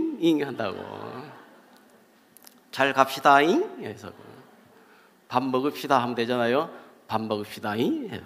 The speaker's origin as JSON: {"language": "Korean", "region": "Jeolla", "country": "South Korea", "lives_now": "Uljin, South Korea", "said": "이제 울진에 살다 보니까 이제 아이고 저는 전라도 사람인데 나도 사투리를 쓰지만은"}